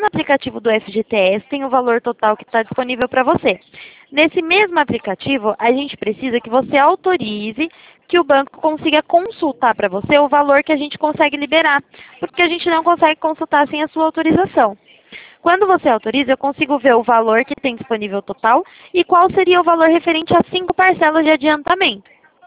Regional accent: Itatiba, São Paulo, Brazil; Eu sou do interior de São Paulo, chama Itatiba cidade

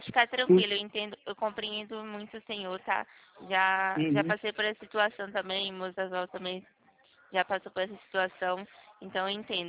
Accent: Limeira, São Paulo, Brazil; Eu sou daqui de Limeira, São Paulo.

